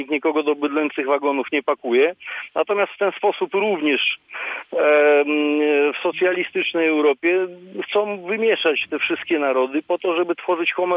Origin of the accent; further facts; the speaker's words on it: Kazakhstan; moved away as an adult; now in Poland; przedsiębiorca z Lubuskiego. Jestem Polakiem z Kazachstanu. Obywatelstwo polskie mam od bodajże 2002 roku. W 97 przyjechałem na studia do Polski.